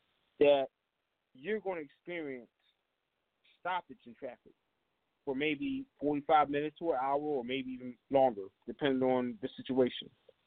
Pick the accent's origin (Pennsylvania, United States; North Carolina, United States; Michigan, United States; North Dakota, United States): Pennsylvania, United States; Philadelphia; In case you just want to know, we're from Philadelphia, PA, most of us right here on the air.